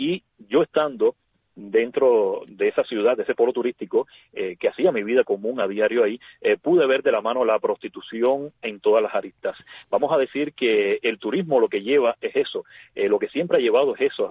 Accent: Cuba; porque como cubanos somos emprendedores, somos luchadores, somos creativos.

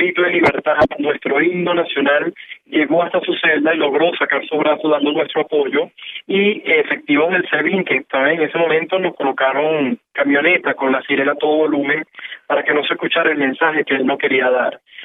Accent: Venezuela; abrazarnos como hermanos venezolanos que somos.

